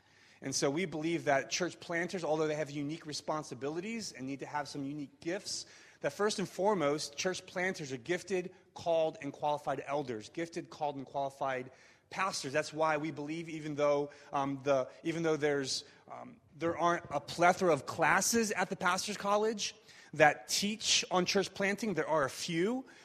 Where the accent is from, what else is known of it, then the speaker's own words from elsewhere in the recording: Philadelphia, Pennsylvania, United States; I'm from Philly.